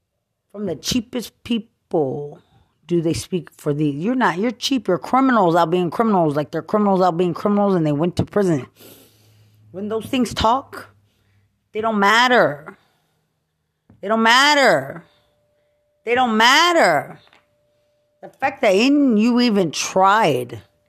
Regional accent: Lubbock, Texas, United States; And I'm from Lubbock. I'm not from Bexar County. I didn't grow up there.

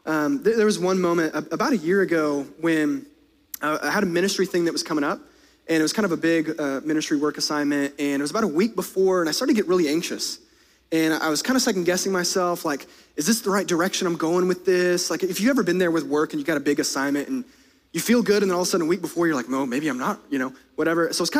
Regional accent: United States; Like, we're American.

